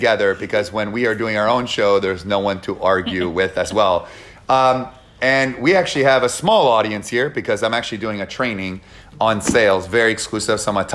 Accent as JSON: {"language": "English", "country": "Canada", "moved": "yes", "lives_now": "United States", "said": "over 10 years ago, I came from Canada, United States with $974"}